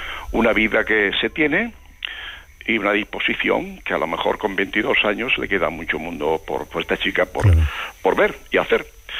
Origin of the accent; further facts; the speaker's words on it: Castile, Spain; concretamente soy de Castilla, pero resido muy cercano a Andalucía, que se llama Despeñaperros